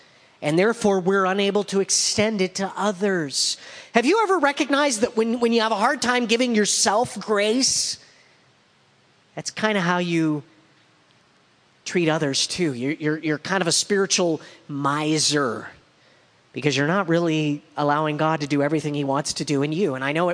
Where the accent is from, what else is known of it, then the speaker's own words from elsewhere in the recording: California, United States; And we grew up out in the Inland Empire.